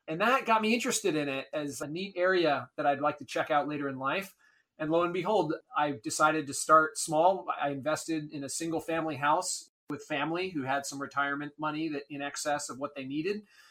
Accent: Maine, United States; So I grew up in Maine, a middle-class background, never knew anything about real estate investing.

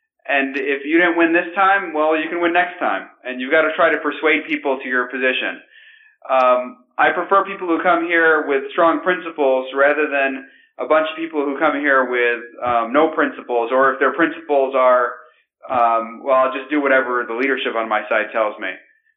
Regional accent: Grand Rapids, Michigan, United States; For those who don't know, I'm from Grand Rapids, Michigan.

